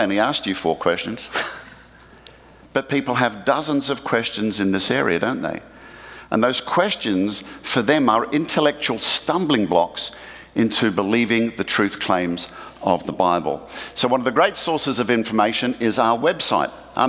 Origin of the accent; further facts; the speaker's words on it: Australia; now in United States; So, yes, I am from Australia. I've been here 11 years now